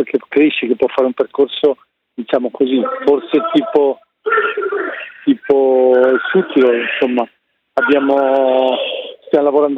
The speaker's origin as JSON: {"language": "Italian", "region": "Trentino-Alto Adige", "country": "Italy", "said": "Io tra tutto sono trentino e sai, mi ero sempre un po' sentito questa responsabilità"}